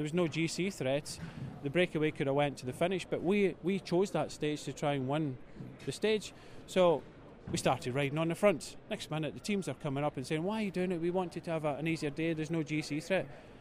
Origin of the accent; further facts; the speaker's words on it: Scotland, United Kingdom; But as a Scot, what I wanted to do is, I'm equal.